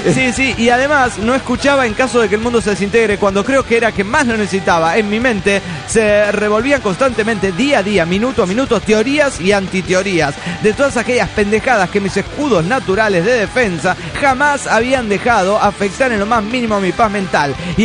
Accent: Córdoba, Argentina; de Córdoba, Argentina.

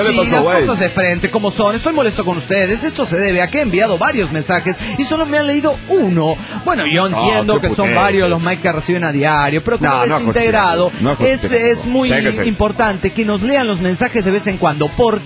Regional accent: Argentina; de Argentina.

